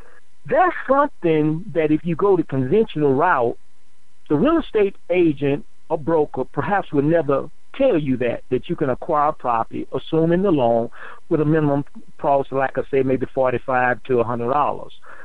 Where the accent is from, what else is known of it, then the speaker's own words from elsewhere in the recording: St. Louis, Missouri, United States; also born or lived in California; I relocated from California back to my hometown, which is there in St. Louis.